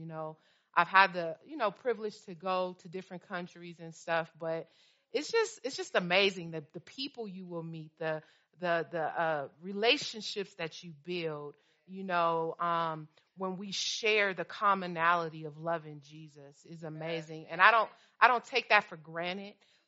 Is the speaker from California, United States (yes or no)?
yes; Oakland, California, United States; I am from Oakland, California, out of Shiloh Church